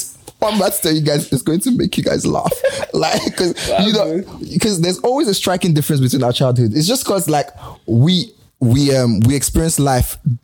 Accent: Lagos, Nigeria; I grew up in Lagos.

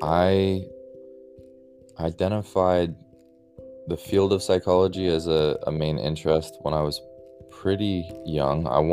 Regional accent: Stouffville, Ontario, Canada; also born or lived in Vancouver, Canada; So I'm from Stouffville, Ontario, which is a little bit north of Toronto, Ontario, and I grew up in this area. I went to Peterborough to do my psych degree at Trent University and then moved to Vancouver to do my master's after that.

